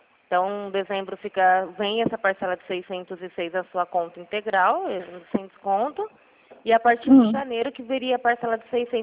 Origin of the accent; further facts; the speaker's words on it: Araçatuba, São Paulo, Brazil; Não, eu sou de Araçatuba.